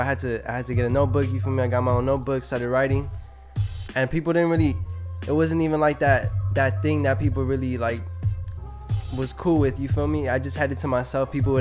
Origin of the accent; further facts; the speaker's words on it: Wilmington, California, United States; I grew up on the west side of Wilmington, on Anaheim.